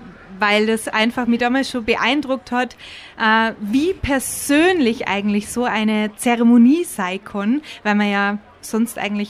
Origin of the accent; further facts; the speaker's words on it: Bavaria, Germany; Gründerin von Gefühlsbetont, 33 Jahre jung, aus Pieding mittlerweile, lange davor in Waging gewohnt, also schon immer hier im Chiemgau in der Region unterwegs.